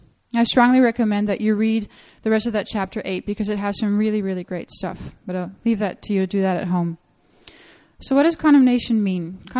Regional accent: Netherlands; English is a second language; For those of you that don't know me, I grew up in the Netherlands, married to Matt.

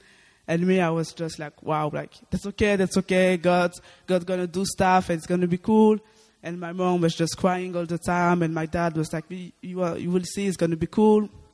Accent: Belgium; I come from Belgium, and I'm going to speak a little bit about my story.

